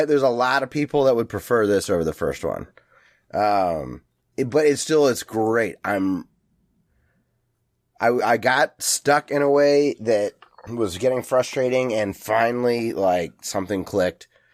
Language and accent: English; United States; I'm so American that whatever